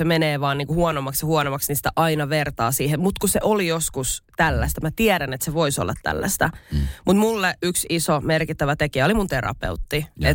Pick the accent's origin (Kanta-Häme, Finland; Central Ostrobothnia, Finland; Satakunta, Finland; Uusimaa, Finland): Uusimaa, Finland; Helsinki; mä oon kasvanut täällä Ruoholahdessa